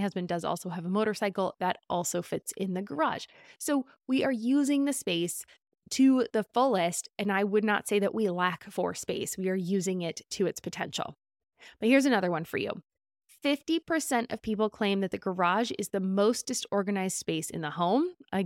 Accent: United States; But as an American, I know that I am constantly bombarded with advertisements

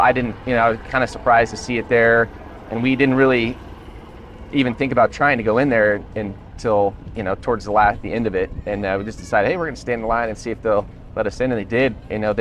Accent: Colorado, United States; I grew up in Colorado. My parents were school teachers, so I didn't have a big aviation background.

